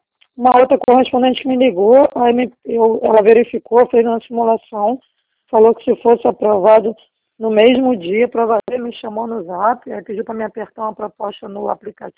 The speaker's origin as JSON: {"language": "Portuguese", "country": "Colombia", "lives_now": "Brazil", "said": "Sou da Colômbia."}